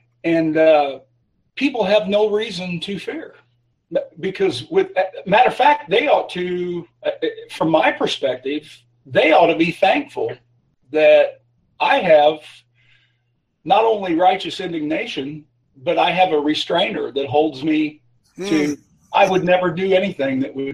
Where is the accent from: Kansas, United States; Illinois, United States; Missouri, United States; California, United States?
Illinois, United States; Granite City; I'm from Granite City, Illinois.